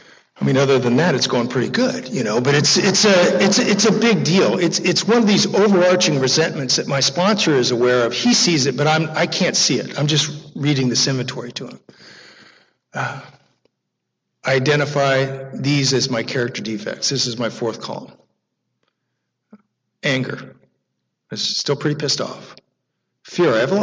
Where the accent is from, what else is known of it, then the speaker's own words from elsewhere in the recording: Las Vegas, Nevada, United States; I'm 4 or 5 years old. I'm growing up in Las Vegas, Nevada. It's the early 60s. My father's in the Air Force.